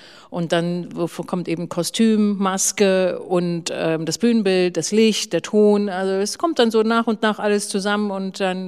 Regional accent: Rostock, Mecklenburg-Vorpommern, Germany; also born or lived in Wismar; ich komme aus dem wunderschönen Mecklenburg. Schön. Ich bin nämlich in Wismar geboren und in Rostock in einer schönen Platte in Lüttenklein groß geworden. Da bin ich zur Schule gegangen und habe meine ersten Lebensjahre in Rostock verbracht.

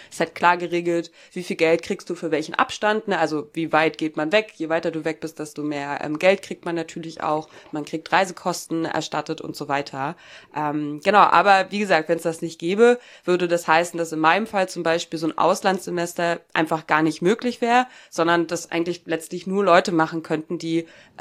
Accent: East Germany, Germany; ich habe in meinem Leben nur in ostdeutschen Bundesländern irgendwie gelebt.

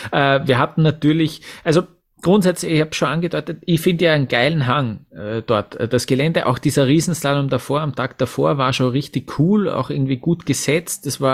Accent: Austria; als Österreicher

